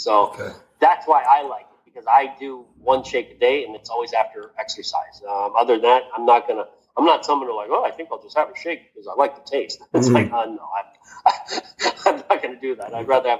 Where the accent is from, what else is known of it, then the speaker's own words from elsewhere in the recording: Washington, D.C., United States; I grew up near Washington, D.C., and every time the weather would go from hot to cold, I'd get sick.